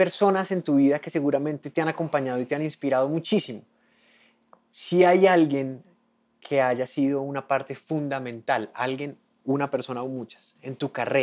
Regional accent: Neiva, Huila, Colombia; Yo soy de Neiva, me acuerda la casa de Neiva

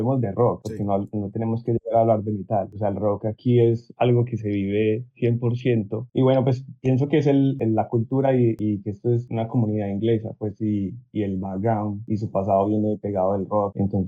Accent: La Estrella, Antioquia, Colombia; now in Australia; Soy de Medellín, soy de un municipio que se llama La Estrella, en el sur de Medellín.

